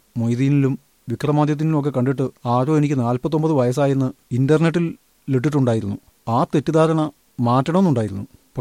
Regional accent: Thrissur, Kerala, India; moved away as an adult; now in Bangalore, India; ജനിച്ചു വളർന്നത് തൃശ്ശൂരിലാണ്.

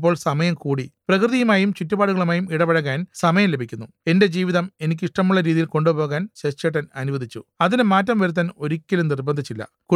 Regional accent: Kuttanad, Kerala, India; ഞങ്ങൾ രണ്ടുപേരും കുട്ടനാട്ടുകാർ, അടുത്ത ബന്ധുക്കളും.

